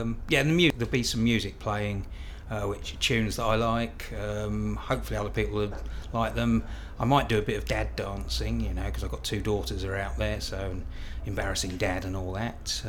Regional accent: Crawley, South East England, United Kingdom; My date of birth is the 6th of April 1956 and I come from Sussex, Crawley in fact.

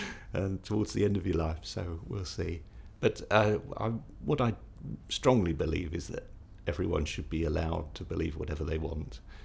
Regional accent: Pinner, London, United Kingdom; I grew up in mostly in Pinner, and it was very nice.

